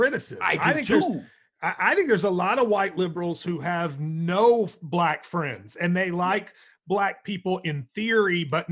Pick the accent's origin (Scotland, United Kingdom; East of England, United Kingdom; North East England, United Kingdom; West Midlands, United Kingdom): North East England, United Kingdom; Middlesbrough; we were talking about my hometown of Middlesbrough, and I was like, you know, like, I was the Blackest person from Middlesbrough.